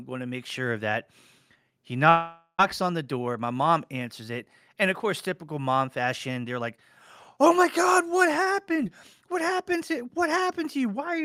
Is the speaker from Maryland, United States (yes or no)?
yes; Annapolis, Maryland, United States; Back in the days in the 80s, growing up in Annapolis, Maryland, there wasn't a lot of Asian diversity as there is today.